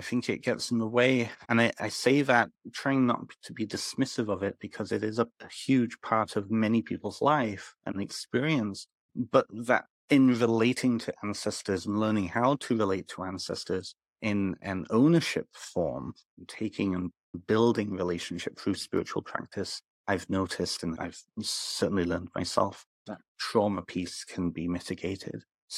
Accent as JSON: {"language": "English", "country": "United Kingdom", "lives_now": "Canada", "said": "You can tell I'm not from Canada originally. I'm from the United Kingdom"}